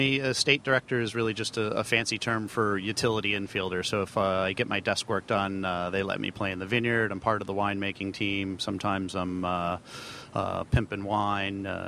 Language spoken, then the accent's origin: English; Maine, United States; now in Virginia, United States; So I grew up in Maine, and I realized at a young age that people have to eat and people have